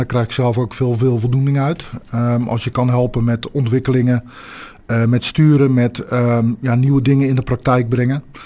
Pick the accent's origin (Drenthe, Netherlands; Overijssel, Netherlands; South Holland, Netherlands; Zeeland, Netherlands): South Holland, Netherlands; Rotterdam; Ja, ik ben een echte Rotterdammer. Ik heb uit de overlevering van mijn ouders gehoord dat ik in het ziekenhuis aan de Schieweg geboren ben. En mijn ouders woonden destijds in Rotterdam.